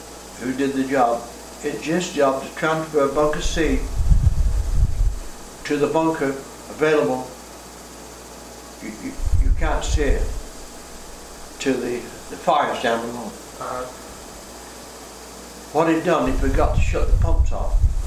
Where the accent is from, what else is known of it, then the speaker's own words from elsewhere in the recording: Naples, Campania, Italy; now in Baltimore, United States; We came from Naples.